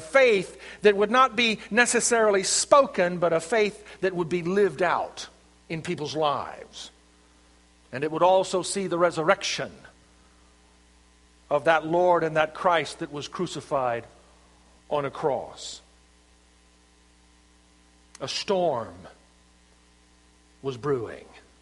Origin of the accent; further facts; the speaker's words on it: Arkansas, United States; I'm from the South. And as I have experienced back in the South, in Arkansas, where I was raised